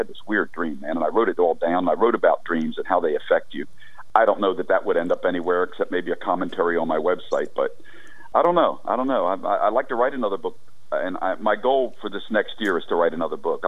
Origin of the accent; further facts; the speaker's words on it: Philadelphia, Pennsylvania, United States; Early gospel music influence on me growing up in Philly, the early days of the … our career in gospel